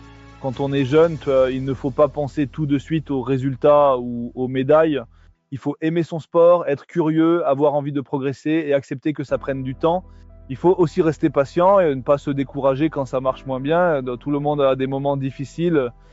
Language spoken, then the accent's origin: French; Manigode, Auvergne-Rhône-Alpes, France; je viens de Manigode et que j'étais au club de la Clusaz, j'ai grandi là-dedans